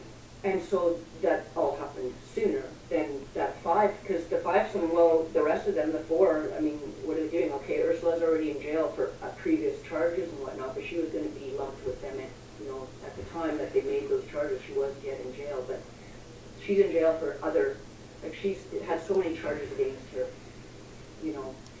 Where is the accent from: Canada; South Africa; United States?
Canada; Right, because I come from Canada